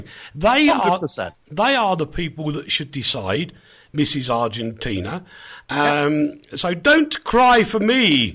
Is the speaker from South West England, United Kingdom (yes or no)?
no; London, United Kingdom; You can tell I'm a Londoner.